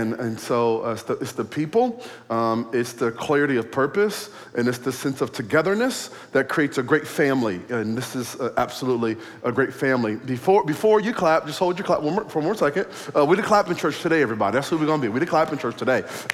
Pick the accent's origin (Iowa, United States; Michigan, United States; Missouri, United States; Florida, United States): Iowa, United States; Well, I come all the way from Iowa, as Pastor said.